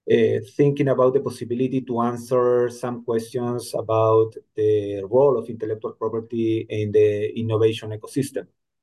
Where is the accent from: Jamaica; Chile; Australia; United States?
Chile; I am from Latin America, especially, or in particular, I am from Chile. I am in Santiago de Chile right now.